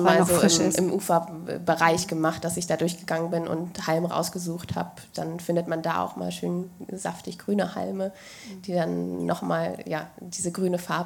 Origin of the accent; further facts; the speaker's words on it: Glücksburg, Schleswig-Holstein, Germany; in dem Ort, wo ich aufgewachsen bin, in Glücksburg, gab es natürlich auch die Kurstrände